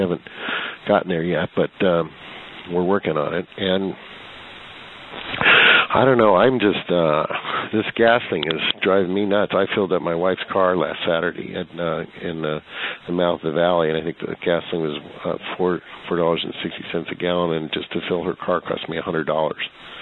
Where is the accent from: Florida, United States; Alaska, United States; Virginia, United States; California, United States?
California, United States; Carmel; I grew up here. I grew up in Carmel, which is now an unaffordable community.